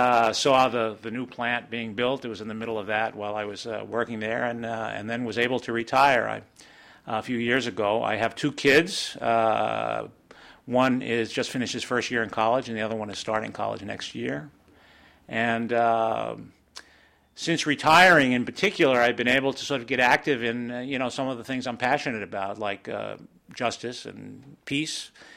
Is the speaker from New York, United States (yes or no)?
yes; New York City, New York, United States; now in Dorchester, United States; Well, I live in Dorchester. I was born and raised in New York City.